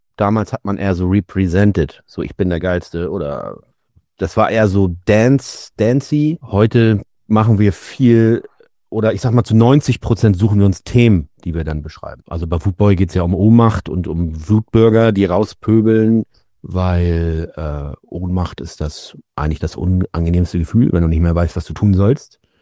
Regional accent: Hamburg, Germany; sonst sind wir alle aus Hamburg

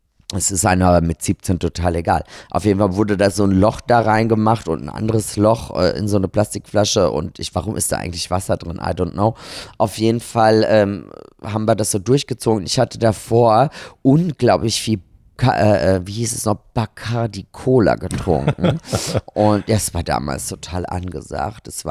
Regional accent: Austria; Und ich als Österreicherin, das liegt ja in meinem Gen

